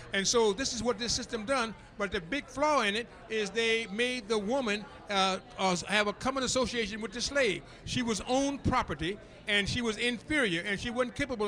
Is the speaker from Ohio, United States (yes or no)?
yes; Cleveland, Ohio, United States; That is why I'm here in Cleveland, in my hometown, and we're fighting for Donald Trump